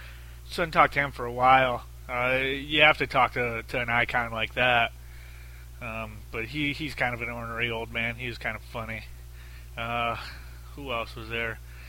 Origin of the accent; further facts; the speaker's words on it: Detroit, Michigan, United States; I grew up in the Detroit area, so I drove out there.